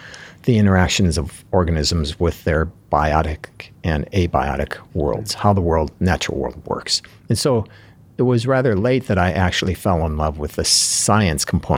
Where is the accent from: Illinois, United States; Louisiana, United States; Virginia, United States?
Illinois, United States; So I grew up in Northern Illinois, and I referred to myself as a free-range kid. When I was seven, my family moved to the country